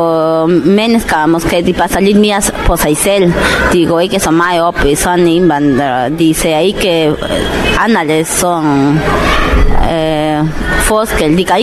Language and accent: Danish; Peru; Danish is a second language; Jeg kommer fra Peru, så jeg er en del i Sydamerika. Men jeg kommer som turist her i Danmark på besøg af min søster.